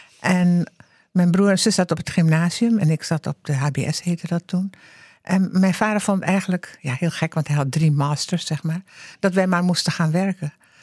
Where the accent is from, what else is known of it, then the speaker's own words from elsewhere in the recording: Indonesia; now in Netherlands; En ik kom uit Indonesië en ik kwam in Nederland en niemand kon dat uitspreken.